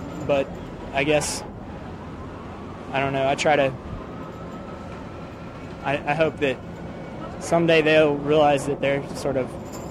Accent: Knoxville, Tennessee, United States; No, I'm from Knoxville, Tennessee.

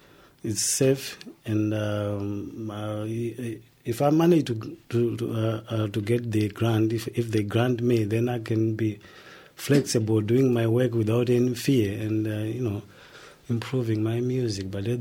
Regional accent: Zimbabwe; moved away; Yeah, we're all from Zimbabwe.

